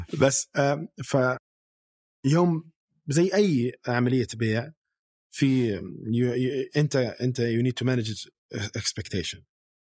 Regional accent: Riyadh, Riyadh Province, Saudi Arabia; لان انا من الرياض ومكتبنا في الرياض

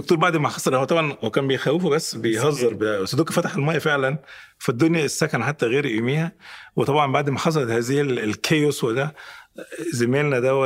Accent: Egypt; فحسيت انه عندنا في مصر مثل يقول دماغ بلا كيف تستاهل القطع بالسيف

